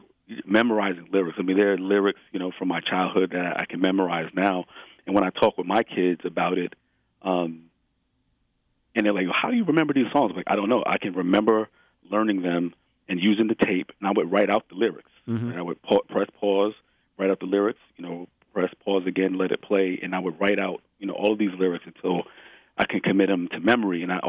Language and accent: English; New York City, New York, United States; And so growing up in New York City, in Harlem at the time, like, I didn't know the word hip-hop, right?